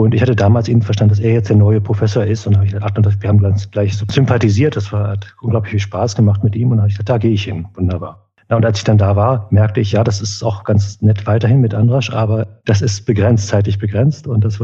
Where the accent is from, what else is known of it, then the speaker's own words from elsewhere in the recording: East Germany, Germany; Ich bin ja in der DDR aufgewachsen und da war meine erste Sprache war Russisch, dann kam Englisch, ja, und dann habe ich halt ja Schwedisch gelernt